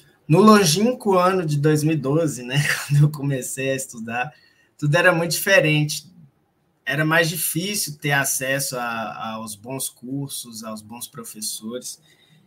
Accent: Belo Horizonte, Minas Gerais, Brazil; moved away; Eu saí de Belo Horizonte, que já é uma capital, fui para São Paulo para buscar um cursinho profissional, presencial

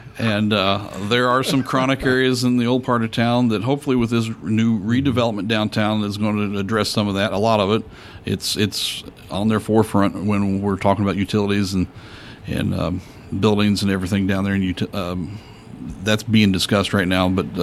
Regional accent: Robinson, Illinois, United States; Little quarter-mile dirt tracks in my hometown, Crawford County Speedway in Robinson, Illinois.

